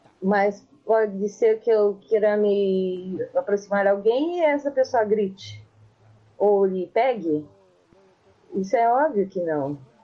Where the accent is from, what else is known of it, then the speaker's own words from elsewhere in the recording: Porto Alegre, Rio Grande do Sul, Brazil; Eu sou de Porto Alegre